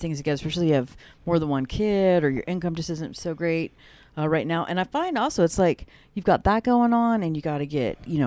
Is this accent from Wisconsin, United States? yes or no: no; Arizona, United States; I remember being a little girl growing up in Arizona, and my grandfather had grapefruit trees